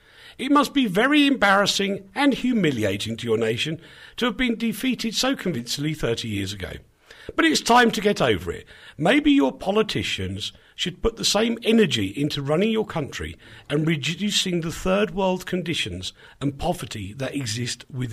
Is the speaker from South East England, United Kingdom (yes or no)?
no; London, United Kingdom; You can tell I'm a Londoner.